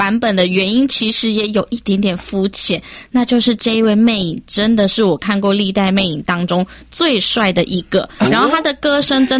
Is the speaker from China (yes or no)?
no; Taiwan